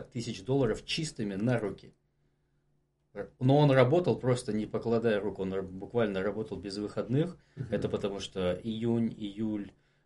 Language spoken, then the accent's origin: Russian; Moscow, Russia; я, поскольку был такой русский, я из России, из Москвы